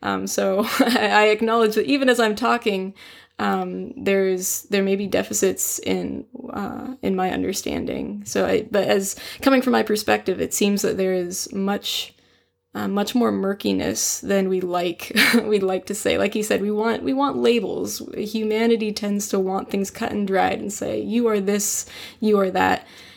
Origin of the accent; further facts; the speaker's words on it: Pacific Northwest, United States; Again, I am from the Pacific Northwest.